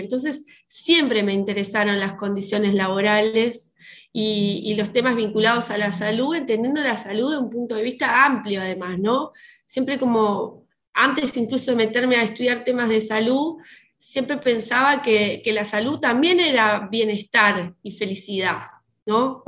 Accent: Uruguay; somos ingobernables los uruguayos.

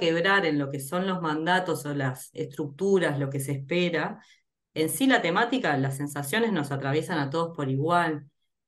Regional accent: San José de Mayo, San José, Uruguay; nosotros la obra en realidad hicimos dos temporadas acá en San José, somos de San José de Mayo

